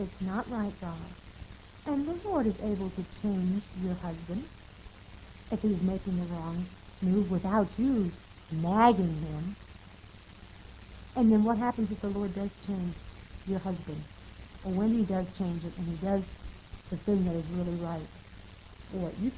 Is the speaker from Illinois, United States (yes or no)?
no; New York, United States; I had to. I was from New York, and I didn't know how to cook beans with bacon in it